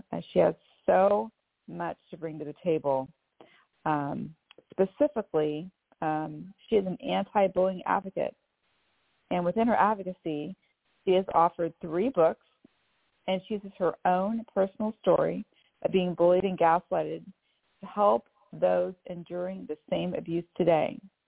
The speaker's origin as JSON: {"language": "English", "town": "Sarasota", "region": "Florida", "country": "United States", "said": "I am from Sarasota, Florida."}